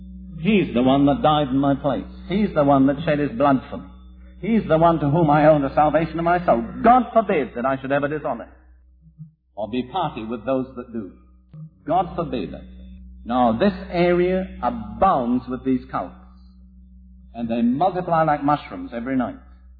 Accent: United Kingdom; Now, I can say this, I'm British, I'm not American.

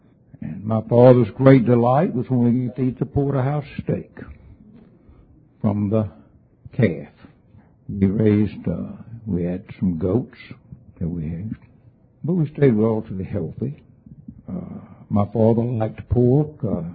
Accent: Alabama, United States; I was raised in Alabama.

